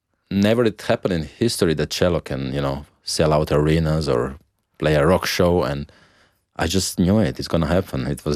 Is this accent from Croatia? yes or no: yes; Croatia; Well, I grew up in Croatia, and it was a nice childhood. I grew up in nature, by the sea, and this is why I still love nature so much.